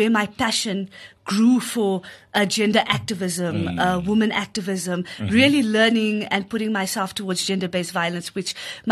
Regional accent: Johannesburg, Gauteng, South Africa; Yeah, so I'm originally from Johannesburg, so born and bred in the city. I was raised in a single-parent household.

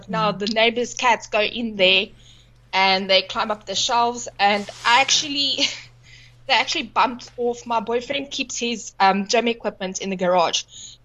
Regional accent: Johannesburg, Gauteng, South Africa; now in Nelspruit, South Africa; I'm not from Nelspruit originally. I came from Joburg

